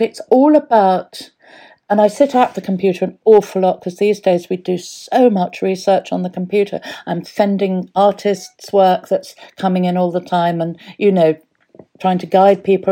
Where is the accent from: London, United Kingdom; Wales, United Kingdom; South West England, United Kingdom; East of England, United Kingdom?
Wales, United Kingdom; We're short, we're Welsh. We're very given to going very wide around the middle.